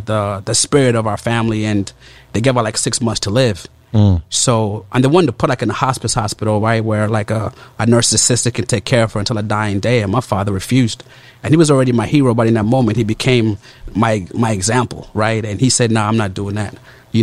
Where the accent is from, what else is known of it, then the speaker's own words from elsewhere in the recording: Uganda; But so I'm born and raised in Uganda.